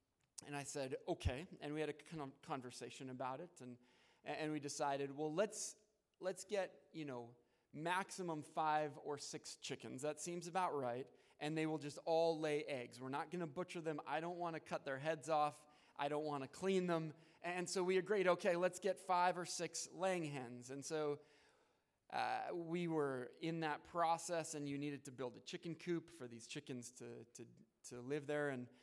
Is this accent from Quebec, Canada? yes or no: no; Spruce Grove, Alberta, Canada; now in Romania; I'm from Edmonton, and one of those is I grew up in the city of Spruce Grove, just outside of Edmonton.